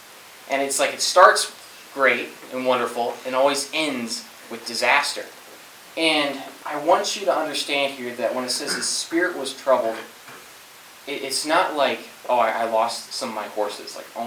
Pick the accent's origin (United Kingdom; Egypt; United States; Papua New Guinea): United Kingdom; Scotland; But I grew up in Scotland. It's not exactly the climate for corn at all.